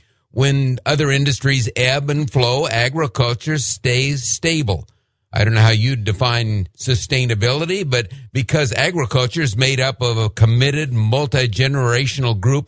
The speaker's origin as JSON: {"language": "English", "town": "Jordan", "region": "Montana", "country": "United States", "said": "both of us came from rural areas. I mean, I was from Jordan, from one-room grade school"}